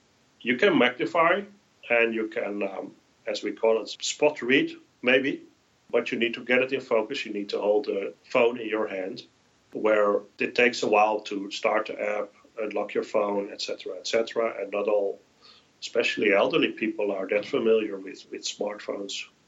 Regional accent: Netherlands; English is a second language; I'm from the Netherlands, so here it's different from compared to the US.

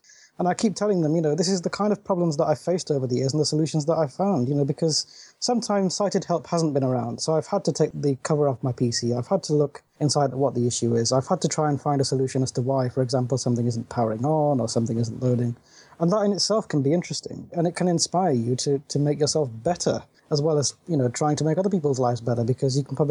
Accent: East Midlands, United Kingdom; I'm 26, and I'm from Lincolnshire in the UK.

